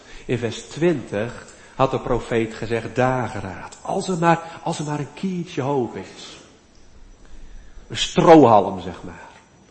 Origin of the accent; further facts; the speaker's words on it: Amsterdam, North Holland, Netherlands; Dus ja, ik kwam uit Amsterdam.